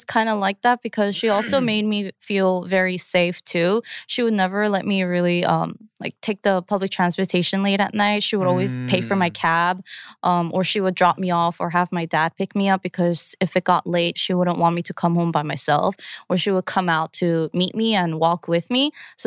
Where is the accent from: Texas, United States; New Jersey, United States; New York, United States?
New York, United States; Long Island; I'm from Long Island.